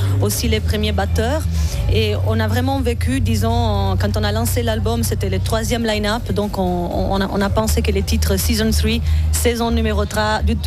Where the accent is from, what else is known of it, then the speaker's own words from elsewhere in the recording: Emilia-Romagna, Italy; French is a second language; moved away; En fait, je suis originaire de près de Rimini.